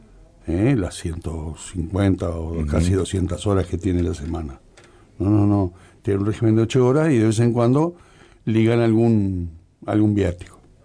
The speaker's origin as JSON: {"language": "Spanish", "region": "Montevideo", "country": "Uruguay", "tie": "born or raised there", "said": "Yo también soy como Alicia de Montevideo. Me crié en la aduana."}